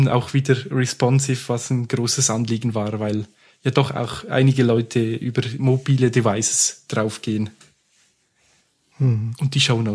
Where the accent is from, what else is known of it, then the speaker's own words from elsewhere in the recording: Switzerland; Wir haben da keinen Stress, wir sind Schweizer. Zumindest ein kleiner Teil vom Team, also ich.